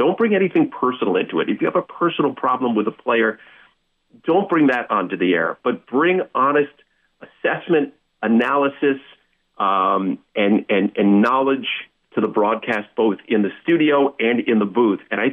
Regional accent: Troy, New York, United States; Listen, I grew up in Troy, so my roots are very deep in the Capital Region.

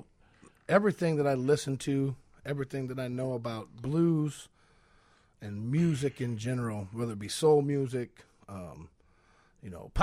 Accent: Soddy Daisy, Tennessee, United States; also born or lived in Chattanooga, Tennessee; Yes, sir. I was born in Chattanooga, Tennessee. Raised in Soddy Daisy, Tennessee, which nobody knows where that's at.

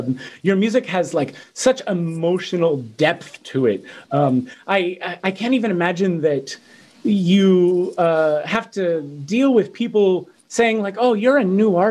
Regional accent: Los Angeles, California, United States; I'm from Los Angeles. That was one of those CDs that I bought when I was 12 years old

